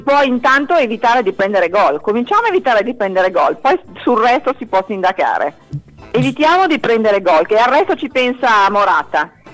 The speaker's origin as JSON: {"language": "Italian", "region": "Piedmont", "country": "Italy", "said": "Che io sono piemontese per cortesia."}